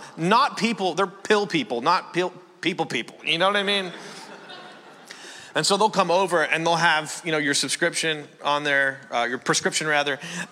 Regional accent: Canada; Now, I'm from Canada. I'm from a small town in Canada, 1,800 people.

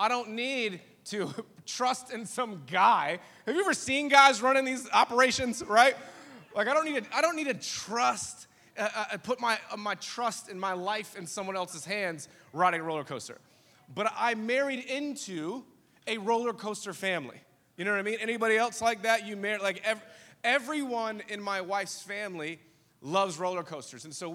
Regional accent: Norfolk, Virginia, United States; I'm from Norfolk, Virginia. I'm not scared, okay, of roller coasters.

